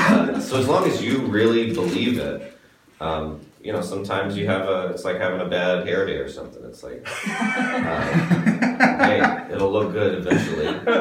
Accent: Royston, East of England, United Kingdom; I mean, I'm from Royston, which is like an hour from here, but I lived in the city for 3 years.

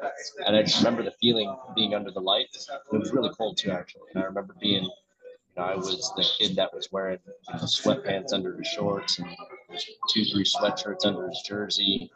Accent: Dallas, Texas, United States; born and raised in Dallas, Texas.

